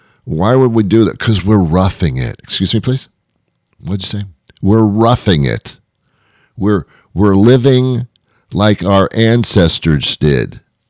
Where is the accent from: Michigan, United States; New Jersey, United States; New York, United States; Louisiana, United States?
New York, United States; New York City; I'm from New York City originally.